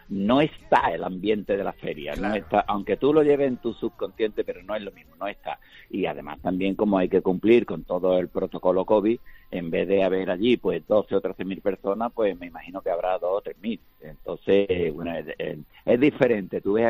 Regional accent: Málaga, Andalusia, Spain; mi vida como malagueño

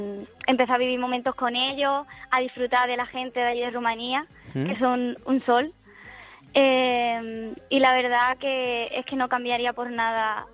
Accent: Cádiz, Andalusia, Spain; Ahora mismo estoy en los barrios, en mi pueblo.

